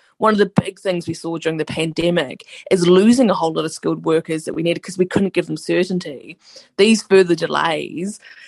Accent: Tauranga, Bay of Plenty, New Zealand; Well, Tauranga is my hometown, and so I'm pretty defensive of being called, you know, completely a racist town.

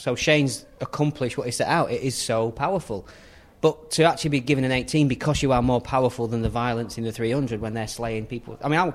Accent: Sheffield, Yorkshire and the Humber, United Kingdom; I'm doing my hometown, Sheffield

